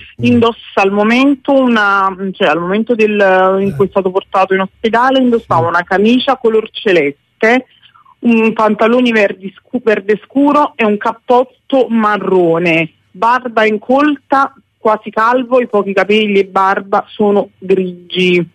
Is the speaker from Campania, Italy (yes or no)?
yes; Sant'Anastasia, Campania, Italy; No, noi siamo di Santa Anastasia.